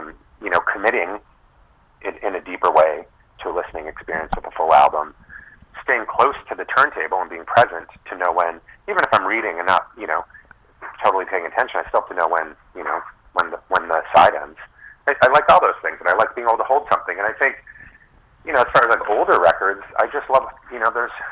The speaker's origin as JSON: {"language": "English", "town": "Chicago", "region": "Illinois", "country": "United States", "tie": "born or raised there", "said": "I grew up in the Chicago area"}